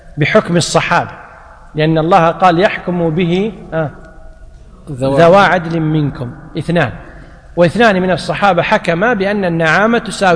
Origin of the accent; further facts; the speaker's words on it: Kuwait; أو الجربوع، عندنا بالكويت يقولون الجربوع، صح؟